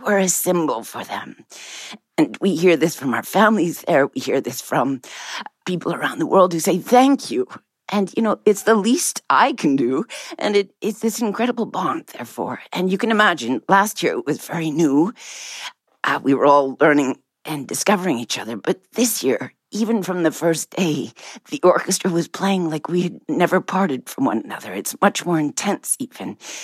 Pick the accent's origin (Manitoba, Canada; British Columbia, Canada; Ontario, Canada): Manitoba, Canada; Winnipeg; as a proud Canadian Ukrainian, I grew up in Winnipeg, in the largest community for Ukrainians in North America.